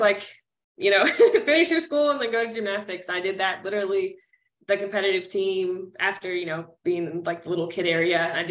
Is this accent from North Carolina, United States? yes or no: yes; Raleigh, North Carolina, United States; now in Charlotte, United States; I grew up pretty much here in North Carolina in Raleigh. Like, I haven't moved too far. I went to college in Raleigh, then I've moved around a little bit, and now I'm in Charlotte.